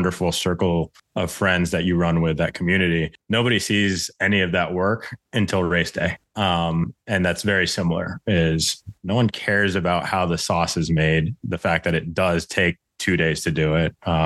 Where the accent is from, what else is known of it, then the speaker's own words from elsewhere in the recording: Arizona, United States; also born or lived in East Los Angeles; I was born in East LA, but really moved out of LA with the family and extended family when I was two. So I don't remember much of that, but I was really born and raised, or I was raised, I would say, in Arizona.